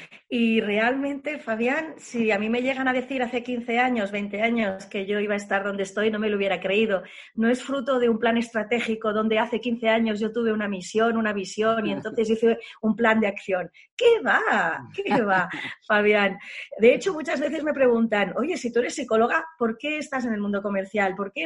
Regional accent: L'Hospitalet de Llobregat, Catalonia, Spain; born there; yo estoy en Barcelona. Y nací en Hospitalet de Llobregat, una zona de gente trabajadora, obrera

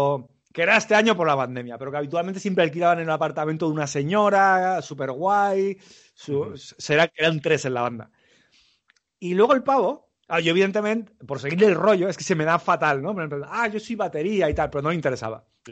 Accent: Barcelona, Catalonia, Spain; me pregunta que de dónde era. Y yo, no, soy de Barcelona.

